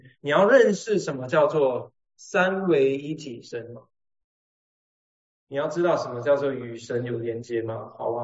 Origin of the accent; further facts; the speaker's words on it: Penang, Malaysia; 我们槟城人的一个文化就是超级会计较，超级。